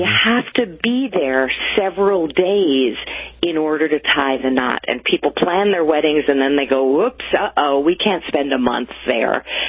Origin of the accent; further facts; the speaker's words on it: New York City, New York, United States; When I got married, I did it in my hometown, which is New York City.